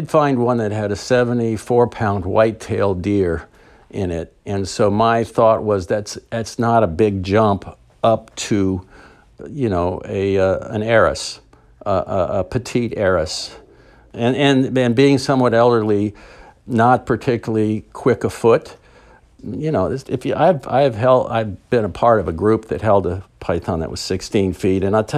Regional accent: Florida, United States; just growing up in Florida, I always end up rooting for Mother Nature.

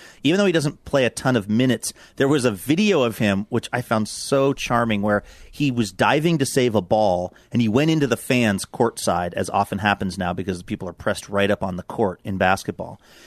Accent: Philadelphia, Pennsylvania, United States; I know I come from Philly people

